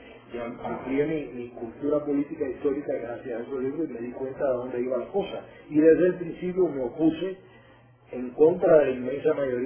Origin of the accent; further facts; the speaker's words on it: Havana, Cuba; born there; Nací en La Habana el 3 de septiembre de 1940.